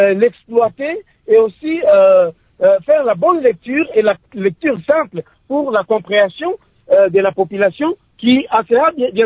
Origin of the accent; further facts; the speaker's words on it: Beni, North Kivu, DR Congo; Moi, personnellement, je suis natif de Beni, c'est au nord Kivu. Donc, depuis ma jeunesse, je ne vis que la guerre.